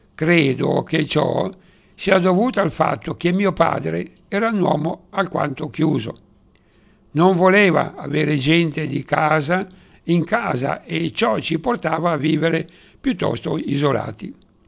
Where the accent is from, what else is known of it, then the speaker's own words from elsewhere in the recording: Milan, Lombardy, Italy; da sempre sono vissuta nella zona adiacente a Piazza De Angeli. Sono nata a Milano, alle Abbadesse, vicino a Viale Zara, ma nel 1940, quando avevo 4 anni, mi sono trasferita con la mia famiglia in una piccola via privata